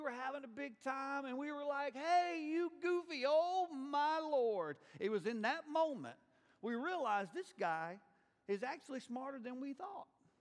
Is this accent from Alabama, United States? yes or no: yes; Mobile, Alabama, United States; Well, growing up in Mobile, Alabama, there in our town was a small private university.